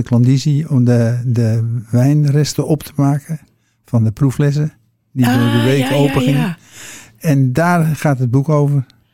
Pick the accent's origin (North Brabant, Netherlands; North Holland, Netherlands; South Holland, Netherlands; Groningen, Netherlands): North Holland, Netherlands; Ik ben ook een Noord-Hollander, dus niks mis mee.